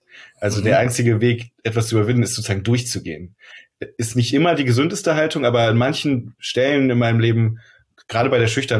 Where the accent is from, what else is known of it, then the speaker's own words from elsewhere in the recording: Rhineland, Germany; now in Hamburg, Germany; Ich komme aus dem Rheinland, deswegen ist das heute ein besonderer Aufnahmetag, weil heute Rosenmontag ist. Ich bin aber jetzt seit vielen Jahren in Hamburg.